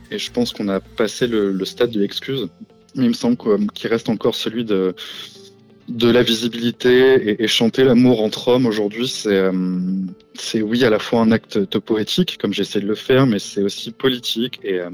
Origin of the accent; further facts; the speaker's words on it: Brittany, France; je suis breton. Mais je pense que oui, ça a une influence sur ma musique, puisque j'ai grandi entre la mer et la terre